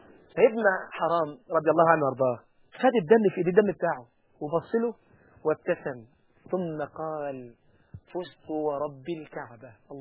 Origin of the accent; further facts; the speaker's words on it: Egypt; لما جاء عندنا في مصر